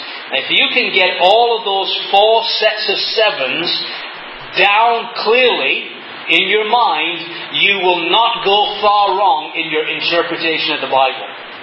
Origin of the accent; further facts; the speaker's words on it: England, United Kingdom; moved away; I remember growing up in England, every September time, the churches over there would have a harvest festival.